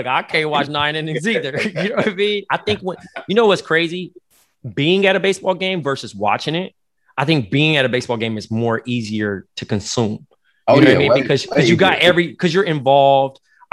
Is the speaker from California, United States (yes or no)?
yes; Compton, California, United States; Cause I'm from Compton too. So it's like, I grew in like a mixed neighborhood. Jason can attest to it. Like we have a lot of black and Mexican in our community.